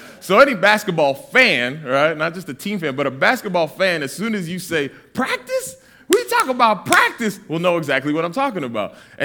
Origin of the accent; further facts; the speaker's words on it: New England, United States; I'm from New England, and in New England, you're indoctrinated to love all things New England